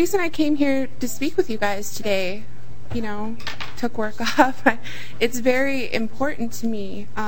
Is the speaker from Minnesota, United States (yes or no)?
yes; Bemidji, Minnesota, United States; I'm from Bemidji, Minnesota.